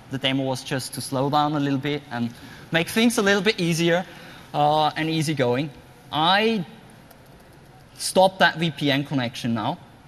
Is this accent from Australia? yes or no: no; Austria; I was working with an ISV in my home country, Austria